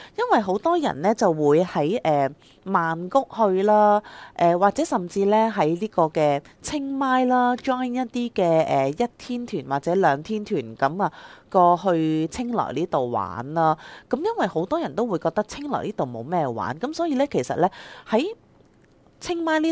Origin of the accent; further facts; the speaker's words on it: Hong Kong; 我哋香港人啊，唔慣食呢啲嘢啦。